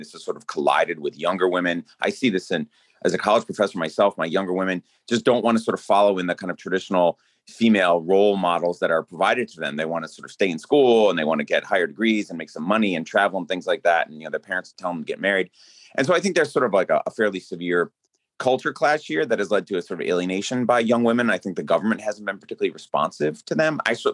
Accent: United States; now in South Korea; I'm an American. It's easier because we have an immigrant culture, sort of used to absorbing new people.

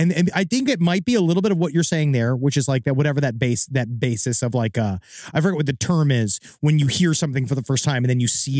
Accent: Canada; I know as a Canadian woman.

